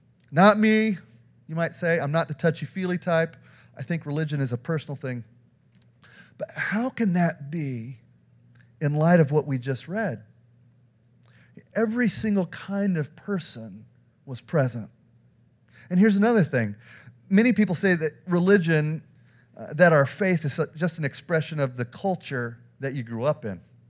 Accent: Denver, Colorado, United States; I mean, you guys are Pats fans, and I grew up in Denver, so I'm a Broncos fan.

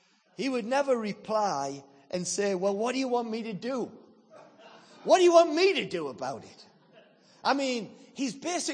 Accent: England, United Kingdom; accent: English; Well, I want to tell you, it's not my English accent that will change anything.

